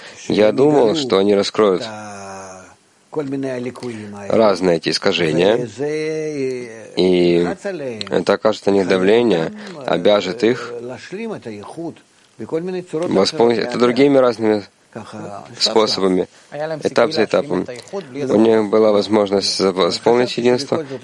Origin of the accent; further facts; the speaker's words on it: Lithuania; now in Israel; Я сам из Литвы приехал в Израиль 40 с чем-то лет тому назад.